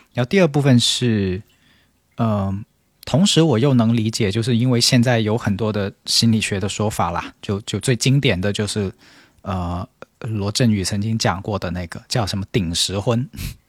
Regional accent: China; 所以就我们中国人现在舆论场里面所讨论的这个苦难式的婚姻

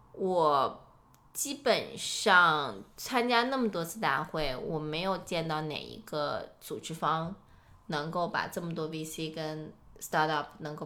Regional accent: China; 我是中国人

